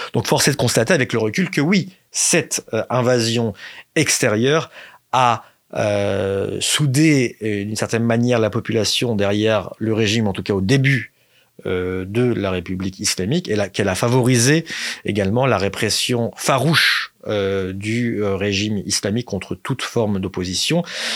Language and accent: French; France; born there; Moi, je suis né en 84, donc 5 ans après le début de la guerre. Donc, je suis né en France, pour le rappeler, de parents iraniens qui ont quitté l'Iran en 79